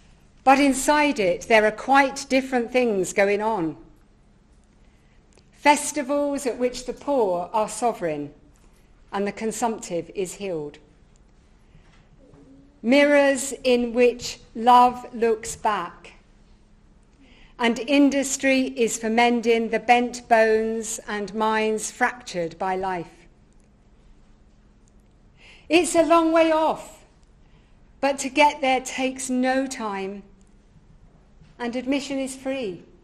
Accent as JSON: {"language": "English", "town": "Godalming", "region": "South East England", "country": "United Kingdom", "said": "from Godalming in Surrey."}